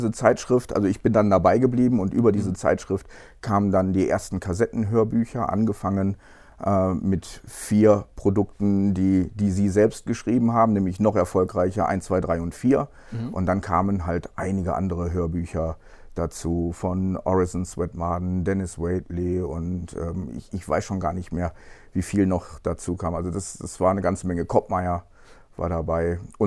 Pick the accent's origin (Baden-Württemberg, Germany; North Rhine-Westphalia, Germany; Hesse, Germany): North Rhine-Westphalia, Germany; Velbert; Aber ich komme ja aus Velbert bei Düsseldorf